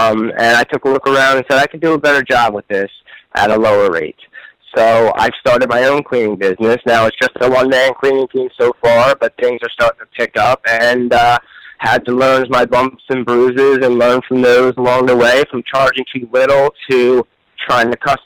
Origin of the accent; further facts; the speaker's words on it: New Jersey, United States; accent: New Jersey; Right. I'm actually from New Jersey. But I live out in Maryland now